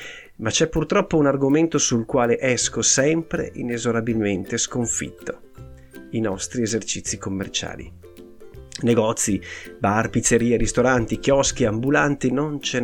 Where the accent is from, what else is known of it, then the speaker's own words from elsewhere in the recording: Trentino-Alto Adige, Italy; io sono trentino. Per lo stesso motivo potevo dire del Trentino Alto Adige, anzi no, della provincia autonoma di Trento